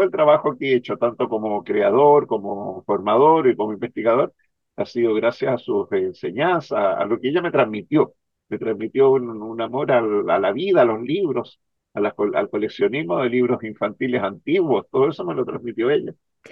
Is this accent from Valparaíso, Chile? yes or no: yes; Valparaíso, Chile; now in Santiago, Chile; recién llegado a Santiago, porque no te olvides que yo soy de Valparaíso. Así que cuando yo llegué en el año 79